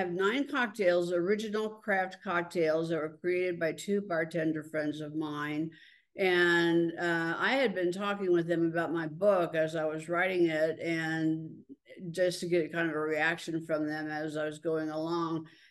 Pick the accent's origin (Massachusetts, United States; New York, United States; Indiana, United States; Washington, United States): Indiana, United States; Indianapolis; I'm from Indianapolis and I've lived here most of my life. I've worked here most of my life.